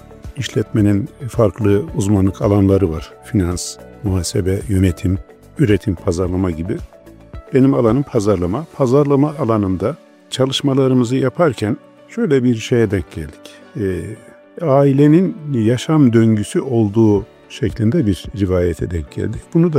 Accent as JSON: {"language": "Turkish", "region": "Kırşehir", "country": "Turkey", "tie": "born there", "said": "1967 Kırşehir doğumluyum."}